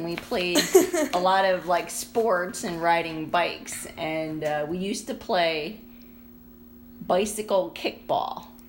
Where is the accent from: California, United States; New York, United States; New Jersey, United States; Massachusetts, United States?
New Jersey, United States; Homedale; I grew up in Homedale, New Jersey, and child memories were good. I think we were like a average normal family in suburbia.